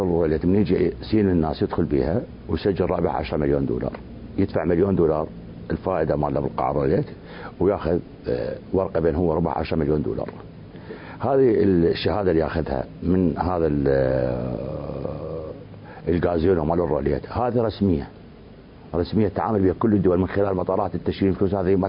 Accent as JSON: {"language": "Arabic", "town": "Baghdad", "region": "Baghdad Governorate", "country": "Iraq", "said": "وهذه استخدمت عندنا في بغداد"}